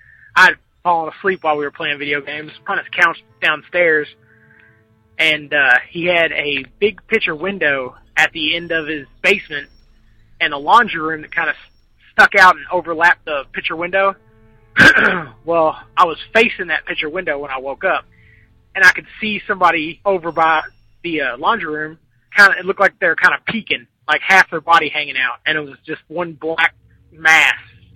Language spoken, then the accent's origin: English; Louisville, Kentucky, United States; I'm from Louisville, Kentucky, and I had an experience when I was in high school.